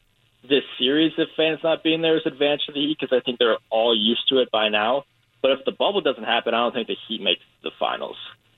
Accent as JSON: {"language": "English", "town": "Chicago", "region": "Illinois", "country": "United States", "tie": "born or raised there", "said": "I mean, I grew up in Chicago. I remember when this guy was scoring 2 points a game."}